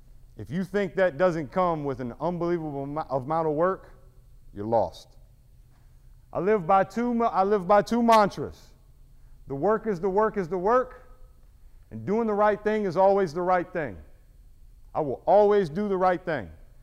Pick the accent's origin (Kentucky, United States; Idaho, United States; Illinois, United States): Kentucky, United States; Are they just telling me no because I'm from Eastern Kentucky?